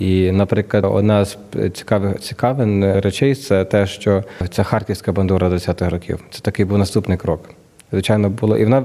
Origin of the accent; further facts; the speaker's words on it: Ivano-Frankivsk, Ivano-Frankivsk Oblast, Ukraine; born there; Я народився в Україні, Івано-Франківську.